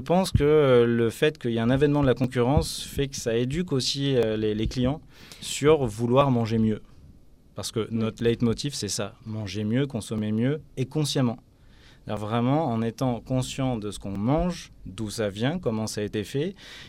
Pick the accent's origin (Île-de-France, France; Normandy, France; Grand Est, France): Normandy, France; Je suis normand, donc moi l'huile d'olive n'est pas dans mon patrimoine culinaire.